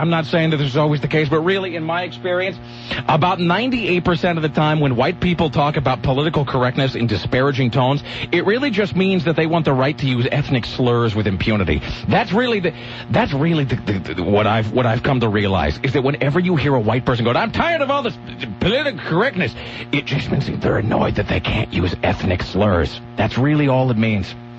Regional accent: Kennewick, Washington, United States; I'm pretty sure even in my hometown, where like every 50% of everything in the Northwest is either named for an Indian tribe or leader or named for Lewis and Clark. And I'm fairly sure that I used to play in a creek in Kennewick

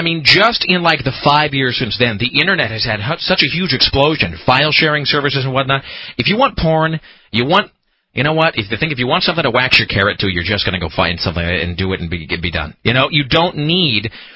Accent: San Francisco, California, United States; I grew up in San Francisco. I watched Star Blazers for 3 years. Us Californians were not left out.

